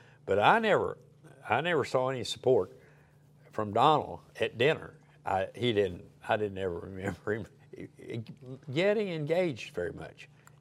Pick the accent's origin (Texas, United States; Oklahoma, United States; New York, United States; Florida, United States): Oklahoma, United States; born there; You know, I was born in Oklahoma.